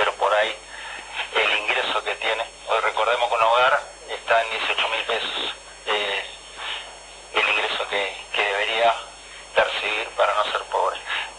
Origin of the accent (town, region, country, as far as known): Argentina